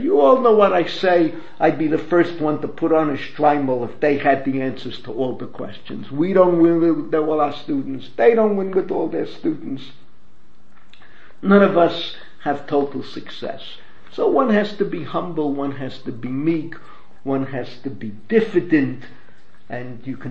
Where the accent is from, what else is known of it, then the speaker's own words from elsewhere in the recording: New York, United States; like most of us grew up in the Bronx and Brooklyn in that era.